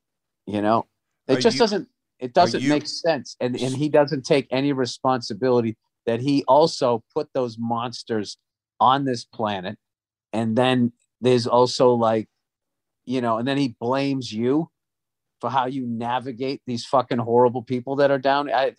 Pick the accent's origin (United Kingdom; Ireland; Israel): Ireland; I can't. I'm Irish.